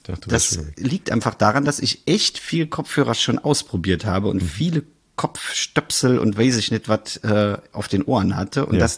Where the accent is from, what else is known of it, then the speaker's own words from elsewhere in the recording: Bonn, North Rhine-Westphalia, Germany; als Bonner geführt werde, was mich natürlich sehr freut und auch ein wenig stolz macht. Aber ich denke, ich darf so als Exil-Bonner trotzdem noch mit an den Start gehen.